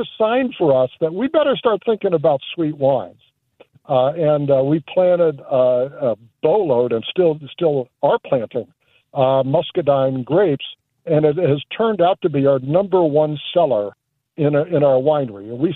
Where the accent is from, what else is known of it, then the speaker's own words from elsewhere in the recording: Massachusetts, United States; now in Virginia, United States; We came from Massachusetts. That's what we thought everybody drank.